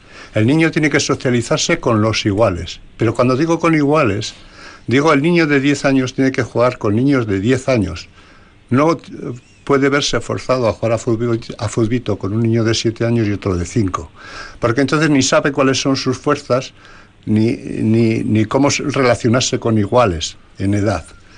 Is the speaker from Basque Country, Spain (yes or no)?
yes; Cripán, Basque Country, Spain; Los niños de mi pueblo, por ejemplo, fueron a Ullón, a la escuela concentrada, hace 55 o 53 años. Lo mejor que le pudo pasar a Cripán